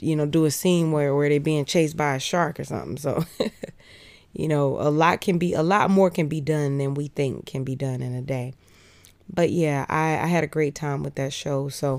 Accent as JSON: {"language": "English", "town": "Atlanta", "region": "Georgia", "country": "United States", "tie": "born or raised there", "said": "For many of you who don't know, I grew up born and raised in Atlanta."}